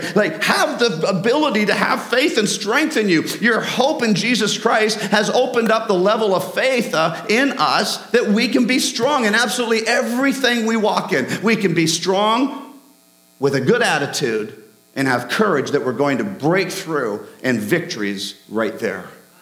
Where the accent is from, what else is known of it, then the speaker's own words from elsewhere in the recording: Scotland, United Kingdom; No, I'm not Norwegian, I'm Scottish.